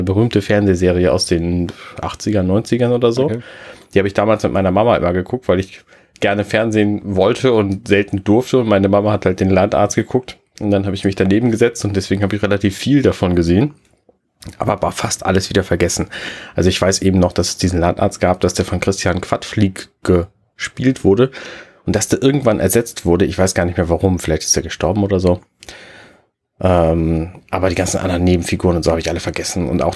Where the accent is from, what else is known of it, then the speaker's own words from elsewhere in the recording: Buxtehude, Lower Saxony, Germany; ich bin ja in Buxtehude auch groß geworden.